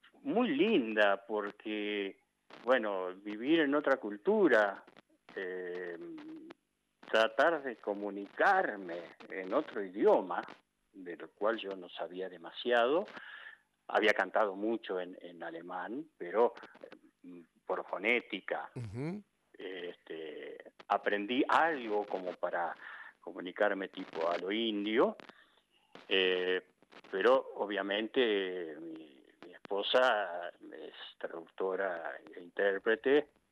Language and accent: Spanish; Tandil, Buenos Aires Province, Argentina; also born or lived in Zapala; Yo no nací en Tandil, pero me malcrié en Tandil. Cuando mis viejos vinieron de Zapala